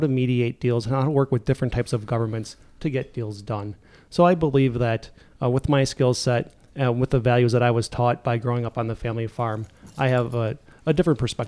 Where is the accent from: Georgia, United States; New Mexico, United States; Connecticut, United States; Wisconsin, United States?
Wisconsin, United States; I don't see some of those values that I grew up in Wisconsin being portrayed down now in Madison